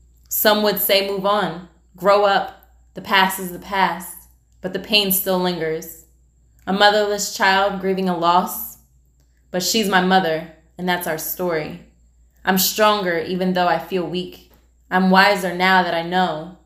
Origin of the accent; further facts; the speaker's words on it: New Jersey, United States; We live in New Jersey, back in my hometown, which is a whole nother layer of healing in itself